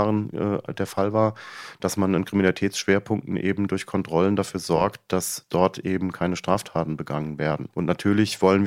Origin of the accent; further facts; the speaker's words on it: Frankfurt am Main, Hesse, Germany; Ich bin in einer Großstadt in Frankfurt am Main aufgewachsen